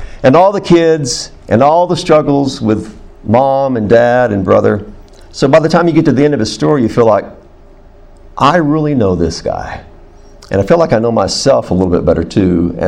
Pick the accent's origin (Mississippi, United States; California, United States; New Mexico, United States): New Mexico, United States; also born or lived in Texas; Now, I was raised in New Mexico and Texas by a cowboy.